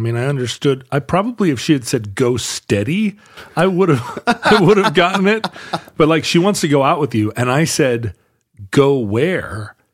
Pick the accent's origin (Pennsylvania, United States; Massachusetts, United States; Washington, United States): Washington, United States; Shoreline; also born or lived in Anchorage; I was raised in North Seattle, Shoreline, Washington, in the 1970s. But then I moved to Anchorage, and suddenly I had tremendous diversity in my school and in my classes.